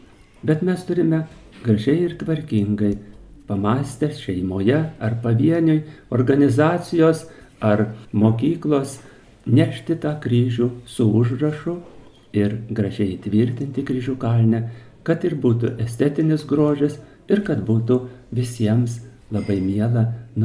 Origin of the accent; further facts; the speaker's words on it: Šiauliai, Šiauliai County, Lithuania; Mes šiauliečiai labai juos girdime